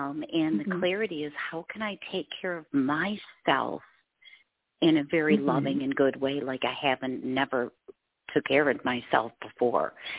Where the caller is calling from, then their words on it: Michigan, United States; Hi, I'm calling from Michigan.